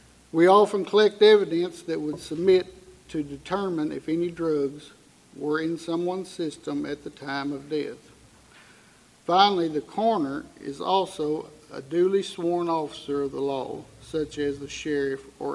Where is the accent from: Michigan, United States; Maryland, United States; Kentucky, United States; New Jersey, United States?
Kentucky, United States; born there; I was born right here in Caldwell County at the Caldwell County War Memorial Hospital.